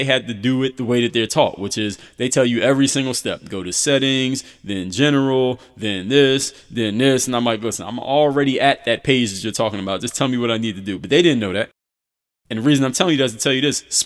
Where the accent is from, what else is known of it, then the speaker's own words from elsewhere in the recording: Philadelphia, Pennsylvania, United States; my grandmother used to make bread pudding all the time when I was growing up in Philadelphia.